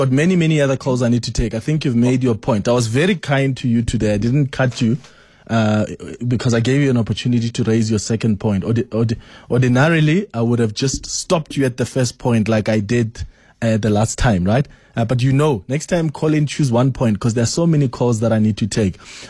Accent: KwaZulu-Natal, South Africa; I grew up in KwaZulu-Natal and I saw the tensions

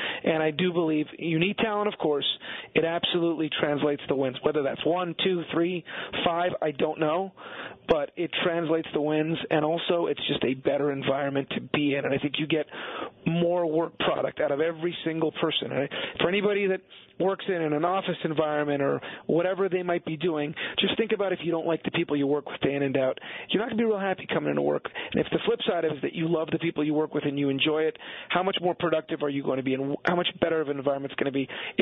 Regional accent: Canada; I'm Canadian.

